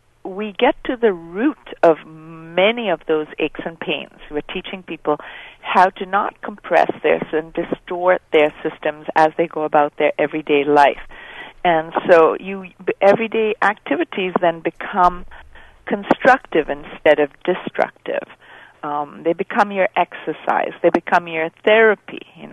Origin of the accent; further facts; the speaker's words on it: India; also born or lived in Netherlands; now in United States; I grew up in India. I was born in Holland. I'm half Dutch, half Indian. I've spent most of my life in the States now.